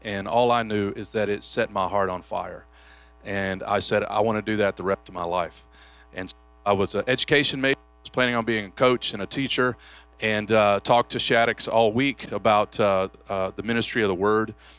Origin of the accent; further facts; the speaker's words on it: Kentucky, United States; also born or lived in Detroit, Michigan; I was born in Detroit, Michigan, but grew up in Kentucky.